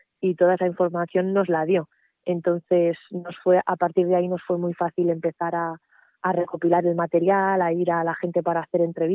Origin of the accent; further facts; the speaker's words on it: Segovia, Castile and León, Spain; Y al final pues terminé enfocándome en Segovia porque es mi tierra.